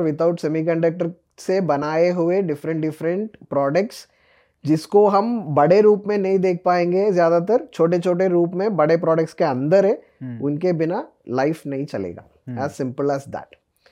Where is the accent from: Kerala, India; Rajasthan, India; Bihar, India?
Kerala, India; जैसे कि मैं केरला से आता हूँ, मेरे लिए तो बनाना चिप्स भी हो सकता है